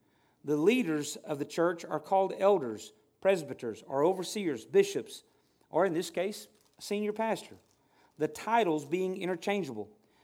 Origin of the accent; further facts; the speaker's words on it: Arkansas, United States; born there; now in Longdale, United States; I was born in Arkansas, and I'm in Longdale, Missouri.